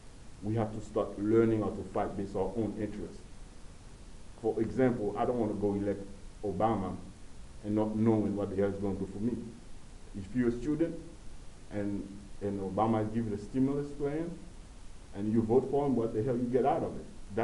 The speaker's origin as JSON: {"language": "English", "country": "Haiti", "said": "In fact, I'm from Haiti, the similarity between Haiti and Iran are so."}